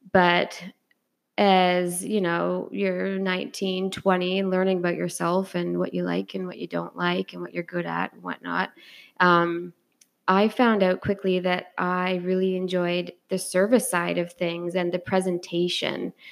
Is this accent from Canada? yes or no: yes; Peterborough, Ontario, Canada; So I am hometown proud. Born and raised in Peterborough, and I just love it here. I always have.